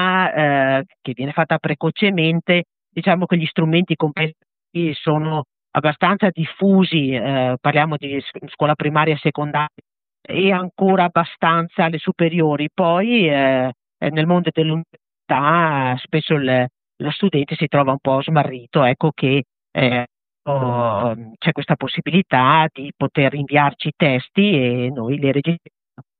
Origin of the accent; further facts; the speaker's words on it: Veneto, Italy; avendo trovato un terreno fertile nella mia terra in Agordino, con un gruppo di signore di Cencenighe, ho lanciato questa sfida